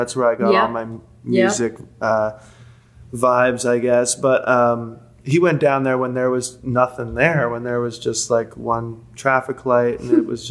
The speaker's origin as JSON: {"language": "English", "town": "Hilton Head", "region": "South Carolina", "country": "United States", "tie": "born or raised there", "said": "Because I grew up in Hilton Head, which is really resorty."}